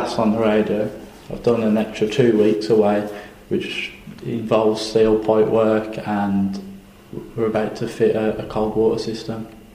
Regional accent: Birmingham, West Midlands, United Kingdom; I'm from Birmingham and I'm doing a plumbing course.

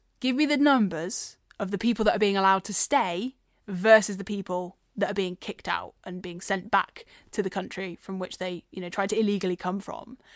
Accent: United Kingdom; I'm a British person. I'm proud to be.

